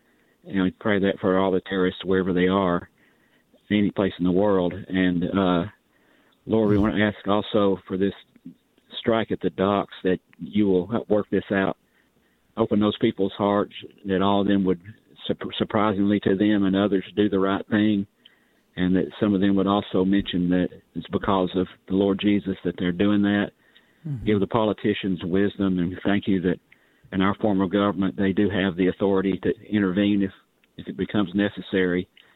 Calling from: Georgia, United States; Just across the state line from Chattanooga.

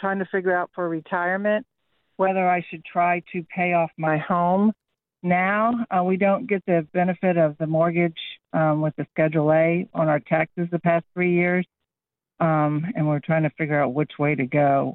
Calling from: Virginia, United States; I'm from Virginia.

